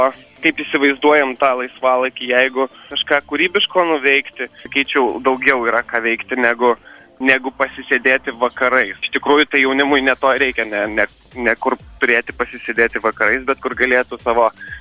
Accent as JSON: {"language": "Lithuanian", "town": "Alytus", "region": "Alytus County", "country": "Lithuania", "tie": "born or raised there", "moved": "as an adult", "said": "Taip, aš gimiau ir užaugau Lietuvoje. Iš Lietuvos išvykau tik studijuoti, tai 18 metai buvo. Visada galvojau, kad Alytus yra labai labai gera vieta augti"}